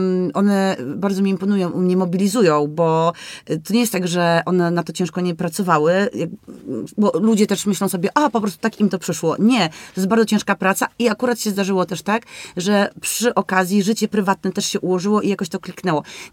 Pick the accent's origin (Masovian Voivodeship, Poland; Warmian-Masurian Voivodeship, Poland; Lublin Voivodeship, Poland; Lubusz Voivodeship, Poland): Lublin Voivodeship, Poland; Lublin; czy ja jestem z Lublina, nie?